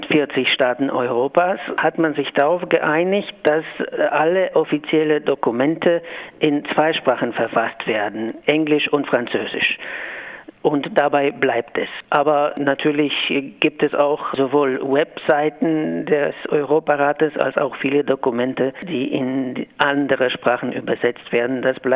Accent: Poland; now in Graz, Austria; Und ich weiß zum Beispiel von meinem Heimatland Polen, da haben sich Kulturinstitute zusammengetan

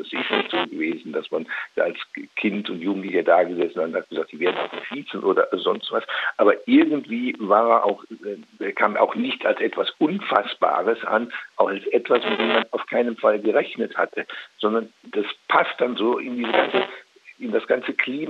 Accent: Eifel, Germany; also born or lived in Opladen; 1967 15 Jahre alt gewesen. Ich bin aufgewachsen, bin zwar in Opladen bei Köln geboren, aber aufgewachsen in der Eifel, in ganz kleinen Orten

